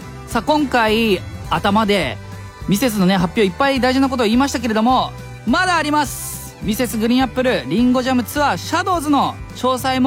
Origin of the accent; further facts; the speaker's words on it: Nagano, Japan; 個人的には地元の長野行けるのが嬉しい。